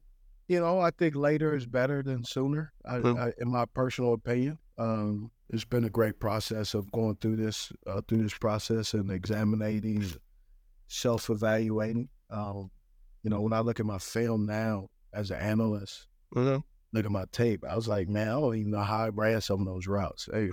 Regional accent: West Coast, United States; You know, growing up on the West Coast

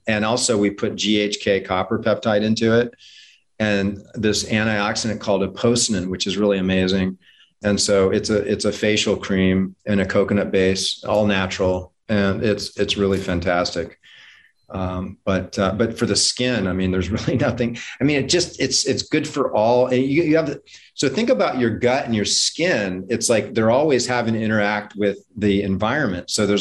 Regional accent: Hawaii, United States; I grew up in Hawaii.

